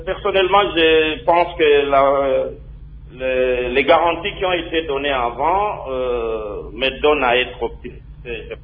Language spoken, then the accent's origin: French; DR Congo; j'ai étudié à l'Université de Liège, j'enseigne ici à l'Université Pédagogique Nationale, je suis un Congolais